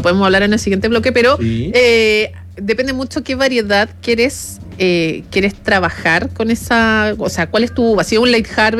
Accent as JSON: {"language": "Spanish", "town": "Santiago", "region": "Santiago Metropolitan Region", "country": "Chile", "said": "las personas que somos de Santiago no conocemos comúnmente lo que es Neuquén"}